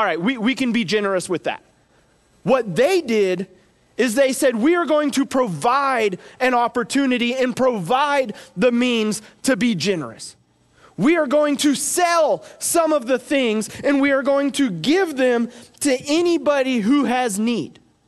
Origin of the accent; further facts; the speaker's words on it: Coffeyville, Kansas, United States; I'm from Coffeyville, Kansas, so I feel like I can talk bad about my hometown. Nobody wants to live there, really. I hear some people do. It's home, but it's Coffeyville.